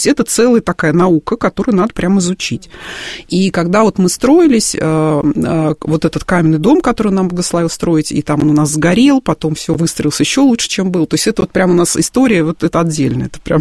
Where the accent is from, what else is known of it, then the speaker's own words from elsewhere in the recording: Moscow, Russia; Мы абсолютно москвичи, и муж, и я, в нескольких поколениях.